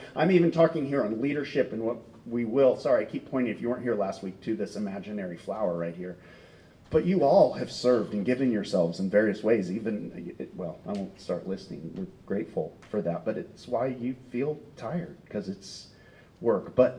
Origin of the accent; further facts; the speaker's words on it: United States; But then I thought, I'm an American.